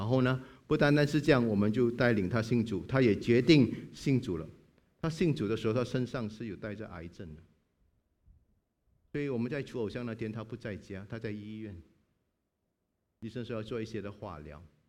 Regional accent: China; 我们中国人说很好，天生我才必有用

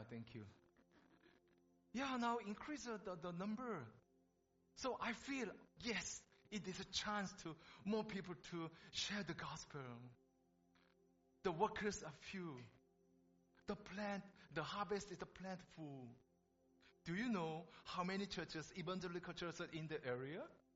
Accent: Singapore; So I come from Singapore.

